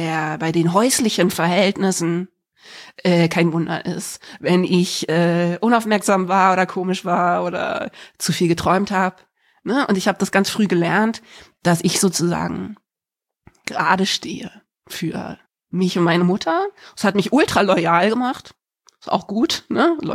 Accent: Berlin, Germany; born there; ich bin eben in Berlin geboren, die ersten 6 Jahre in Berlin gewesen, in so WG-mäßigen Kontexten

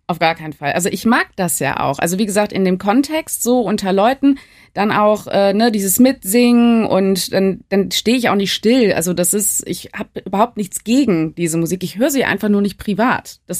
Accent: Cologne, North Rhine-Westphalia, Germany; ich komme aus Deutschland, ich komme aus Köln

